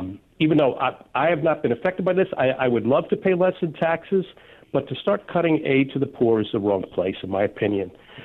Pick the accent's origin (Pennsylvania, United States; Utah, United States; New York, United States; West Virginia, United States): New York, United States; I've spent my entire life in New York State. I grew up on Long Island.